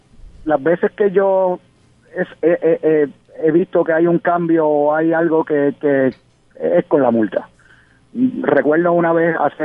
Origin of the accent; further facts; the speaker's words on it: Naguabo, Puerto Rico; yo saliendo para San Juan, yo soy de Naguabo.